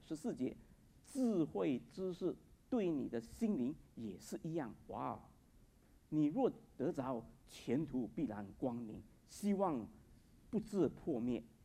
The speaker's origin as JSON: {"language": "Chinese", "country": "China", "said": "我们中国人不是说苦口良药吗"}